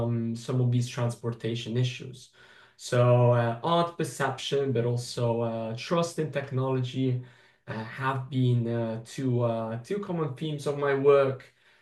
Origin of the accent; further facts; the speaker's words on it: Rome, Lazio, Italy; I come from Italy, I come from Rome, I come from one of the most beautiful cities in the world.